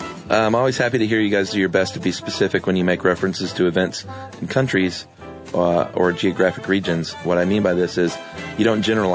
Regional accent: Ghana; now in United States; I've lived in the U.S. for 20 years, but I'm from Ghana.

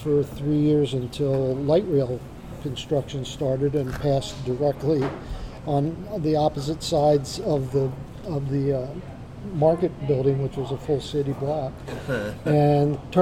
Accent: Wilmington, Delaware, United States; I grew up in Wilmington, Delaware, just south of Philadelphia.

